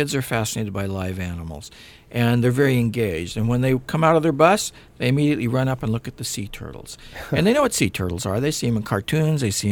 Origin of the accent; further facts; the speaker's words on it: Chula Vista, California, United States; When I grew up in Chula Vista, it was largely agricultural. We still had tomato fields, we had orange groves, and we had a lot of undeveloped land that we used to hike in.